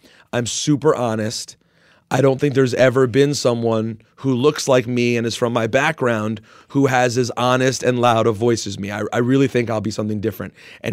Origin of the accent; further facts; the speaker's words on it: Chevy Chase, Maryland, United States; I grew up in Chevy Chase, Maryland.